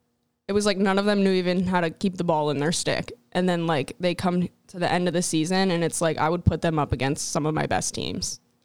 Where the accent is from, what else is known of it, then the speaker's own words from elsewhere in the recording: Philadelphia, Pennsylvania, United States; I'm from Philadelphia.